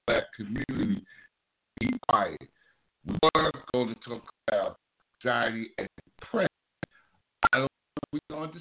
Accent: Brooklyn, New York, United States; That's my hometown, Brownsville, Westside.

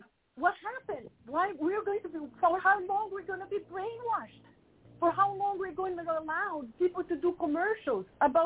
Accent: Brazil; English is a second language; I mean, I grew up in Brazil.

